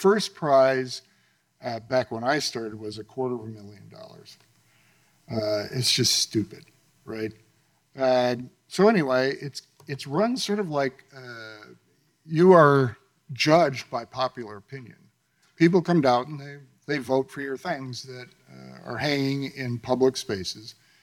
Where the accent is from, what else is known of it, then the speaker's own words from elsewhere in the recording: Grand Rapids, Michigan, United States; it happens in my hometown, Grand Rapids, Michigan.